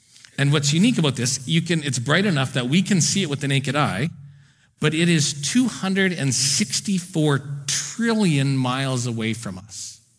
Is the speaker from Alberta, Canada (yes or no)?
yes; Edmonton, Alberta, Canada; I am well aware that by being born and raised in Edmonton, that I have a head start